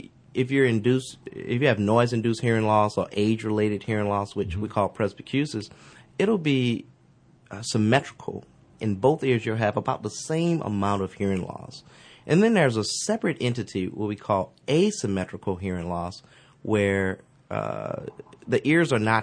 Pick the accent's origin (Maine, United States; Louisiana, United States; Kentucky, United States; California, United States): Louisiana, United States; I'm from St. James Parish. That's a rural area between Donaldsonville and Vashon, Louisiana.